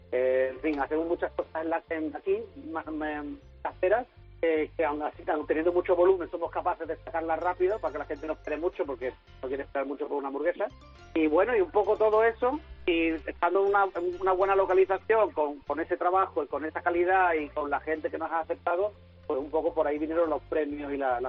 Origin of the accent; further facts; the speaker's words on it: Spain; now in United States; Si nosotros somos españoles